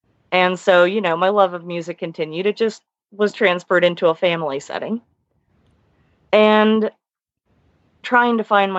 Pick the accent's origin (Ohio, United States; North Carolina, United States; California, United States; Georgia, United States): Ohio, United States; East Liverpool; But see, I'm actually from East Liverpool, Ohio.